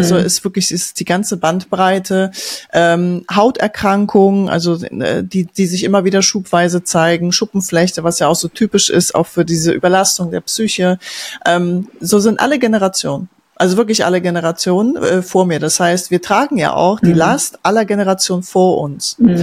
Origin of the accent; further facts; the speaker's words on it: Poland; Aber wir Mädels, ich sage jetzt mal aus dem Osten, also aus dem Ostosten, ich komme aus Polen